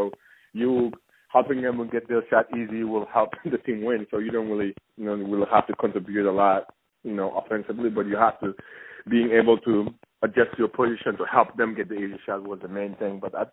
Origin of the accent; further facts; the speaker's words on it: Senegal; also born or lived in Denmark / Belgium; You know, originally I'm from Senegal, so wanted to go overseas and live in Europe a little bit